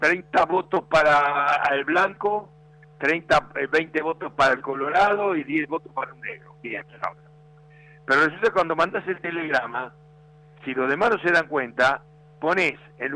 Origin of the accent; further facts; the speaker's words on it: Buenos Aires, Argentina; nací acá, ¿no? Nací en San Telmo, así que te imaginas, en una casona de San Telmo, nací hace como 200.000 años, así que te imaginas que hasta que me casé viví en ese barrio. Bien, bien, tradicional.